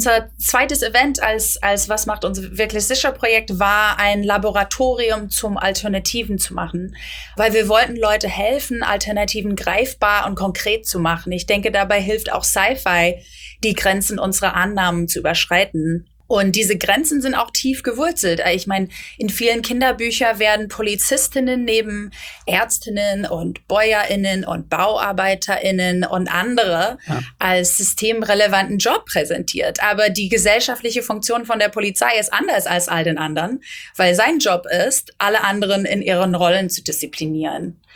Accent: United States; now in Germany; also ich bin in den Staaten groß geworden und da auch in dem Kontext politisiert worden

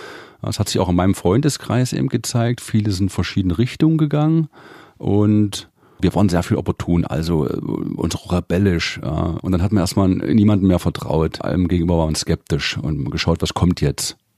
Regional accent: Delitzsch, Saxony, Germany; Das ist eine Kleinstadt bei Leipzig, Delitzsch. Ja, so 25.000 Einwohner und da, ja, das ist ja fast damals schon ein Dorf gewesen, da kennt jeder jeden dann.

